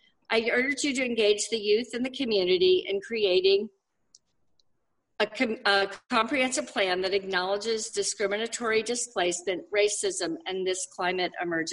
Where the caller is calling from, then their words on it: Oregon, United States; Okay, I'm calling from the Lower Willamette River, St. John's and Linton area